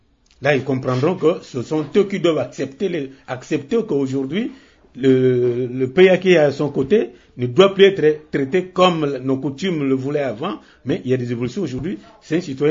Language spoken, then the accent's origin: French; DR Congo; nous sommes Congolais